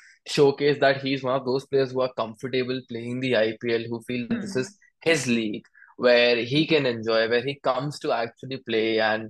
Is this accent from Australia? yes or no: yes; Australia; And for me, as an Australian fan and definitely a big follower of the Ashes, that was like very disappointing.